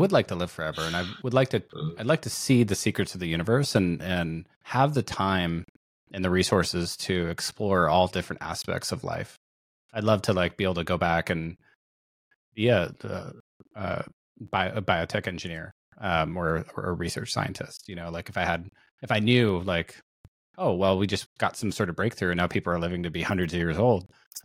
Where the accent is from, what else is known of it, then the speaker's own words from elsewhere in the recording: Seattle, Washington, United States; now in California, United States; I'm actually technically from Seattle. I'm in California.